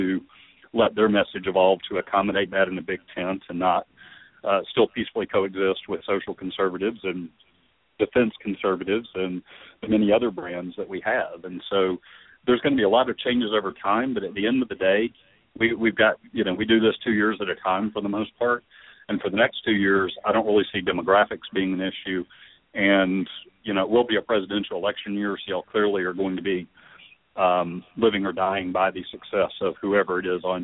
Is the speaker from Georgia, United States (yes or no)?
yes; Georgia, United States; just down the road from where I grew up in Fayette County on a very distant relative's farm.